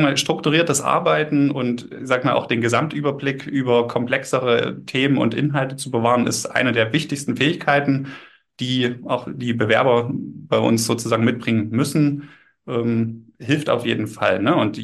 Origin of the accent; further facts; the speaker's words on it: Saxony, Germany; born there; now in Wolfsburg, Germany; 33 Jahre alt, komme gebürtig aus dem Leipziger Land, bin seit 2016 auch hier bei der PEC angestellt